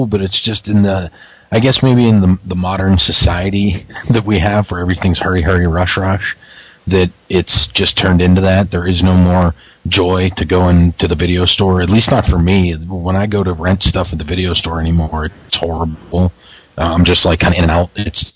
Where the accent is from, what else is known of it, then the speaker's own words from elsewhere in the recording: Pittsburgh, Pennsylvania, United States; I'm from Pittsburgh